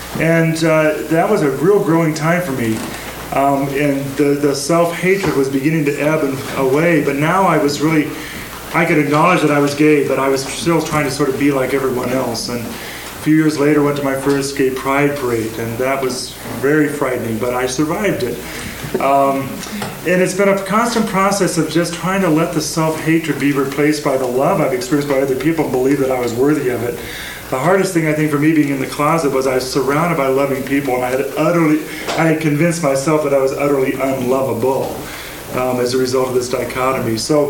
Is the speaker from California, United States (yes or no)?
yes; California, United States; And I'm a Minnesotan who just happened to be born and raised in California, but I got Minnesota stock.